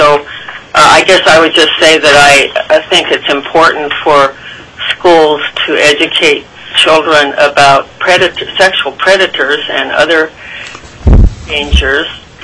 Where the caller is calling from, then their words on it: Homer, Alaska, United States; I'm online from Homer